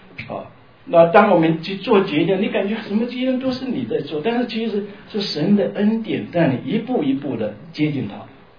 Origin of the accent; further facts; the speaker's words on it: China; 我们中国人说这个救命恩人呢，应该是很感恩的